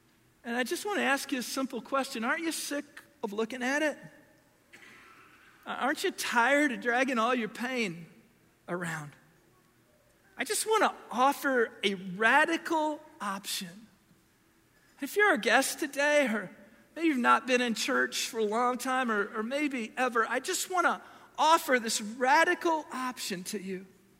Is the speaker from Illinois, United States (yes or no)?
yes; Du Quoin, Illinois, United States; I grew up in DuQuoin. How many of you have ever been to DuQuoin?